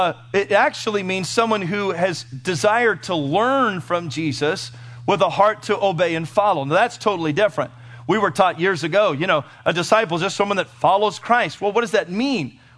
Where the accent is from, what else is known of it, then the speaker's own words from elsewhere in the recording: United States; Because I'm an American and we don't ever say Abba.